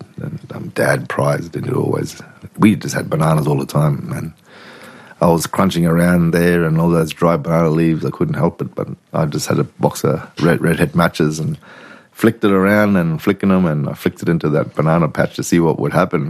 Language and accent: English; Kuranda, Queensland, Australia; Very active when I was growing up in Kuranda.